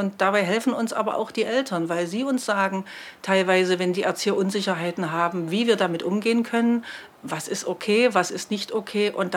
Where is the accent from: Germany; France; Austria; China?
China; ich habe selber eine Herkunft aus China und ich möchte euch Kindern jetzt gerne ein Spiel aus meiner Heimat zeigen.